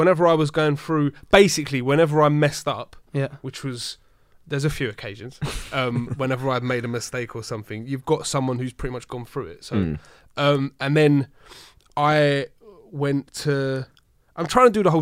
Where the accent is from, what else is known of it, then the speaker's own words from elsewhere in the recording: London, United Kingdom; I'm from South East London, always born and raised, same, until last week, same house my whole life.